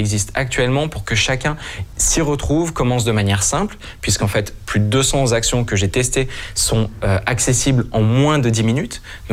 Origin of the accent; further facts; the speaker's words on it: Paris, Île-de-France, France; Moi, je suis parisien